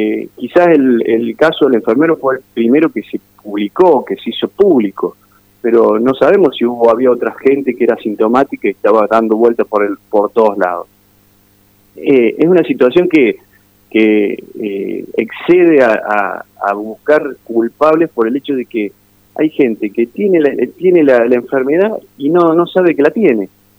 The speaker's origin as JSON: {"language": "Spanish", "region": "Córdoba", "country": "Argentina", "said": "somos todos argentinos, somos todos hermanos, somos todos ciudadanos, somos todos cordobeses."}